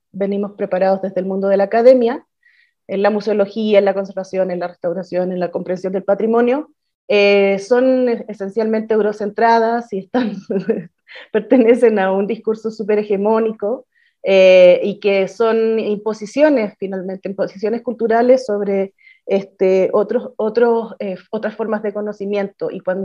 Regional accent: Chile; now in Mexico; Soy chilena, pero estoy viviendo en México.

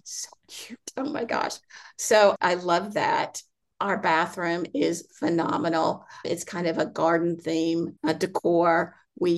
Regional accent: Conway, Arkansas, United States; moved away; Well, I'm from Conway, Arkansas. Now I went to college at Hendricks College. My mother lives in Conway.

